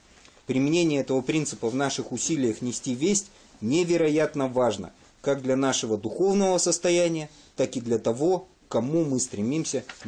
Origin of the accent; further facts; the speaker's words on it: British Columbia, Canada; Я из Британской Колумбии. Это не имеет никакого отношения ни к Британии, ни к Колумбии. У нас все в Британской Колумбии, это Канада, немножко крыша едет по жизни, мы все запутались, я даже переехать хотел.